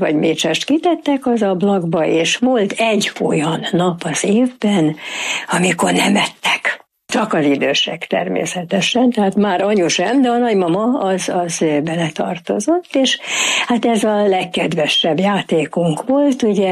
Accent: Budapest, Hungary; Budapesten, a belvárosban, 7. kerületben laktam egy olyan házban, ami annak idején csillagos ház volt. Gyakorlatilag a ház, amikor én gyerek voltam még, a házban minden lakó zsidó volt.

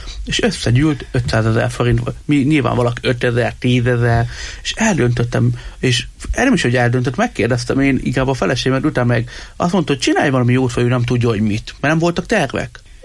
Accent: Miskolc, Borsod-Abaúj-Zemplén, Hungary; És én a Miskolci gyermekvárosban nőttem fel

